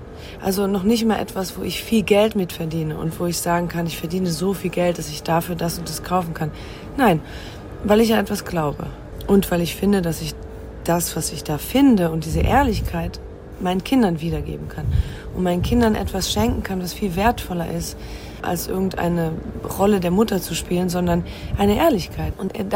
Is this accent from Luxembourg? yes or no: yes; Luxembourg; German is a second language; Oder sogar, als ich aus Luxemburg kam, war mein Akzent im Deutschen auch nicht gut genug.